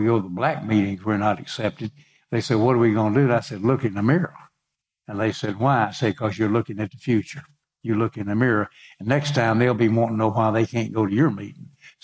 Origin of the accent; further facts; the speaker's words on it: the South, United States; accent: Southern; And, of course, I can't help my accent.